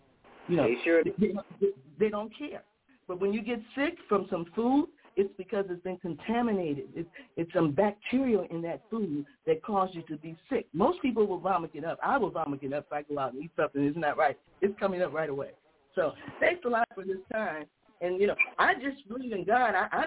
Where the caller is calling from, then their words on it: Chicago, Illinois, United States; here in the South Shore area of Chicago.